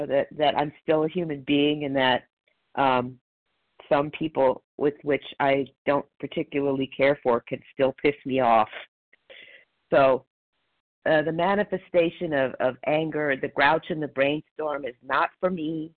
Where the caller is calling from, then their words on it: Palmdale, California, United States; I am calling from Palmdale, California.